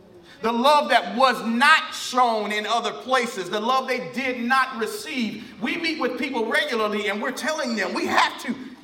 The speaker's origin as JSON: {"language": "English", "town": "Waukegan", "region": "Illinois", "country": "United States", "tie": "born or raised there", "said": "some of y'all know, I grew up in Waukegan, this bootleg Popeyes is over here on Lewis and Glen Flora."}